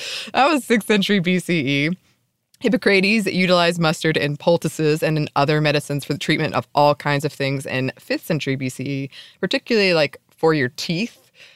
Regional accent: the South, United States; I will say, growing up in the South

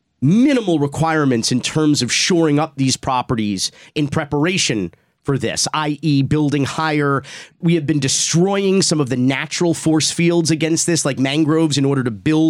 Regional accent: Fort Myers, Florida, United States; My hometown of Fort Myers, the Cape Coral neighborhood

